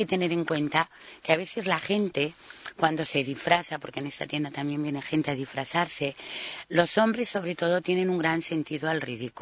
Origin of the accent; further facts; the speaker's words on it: Canary Islands, Spain; Catalan is a second language; Sí, sóc canària i enraono català i l'entenc molt bé.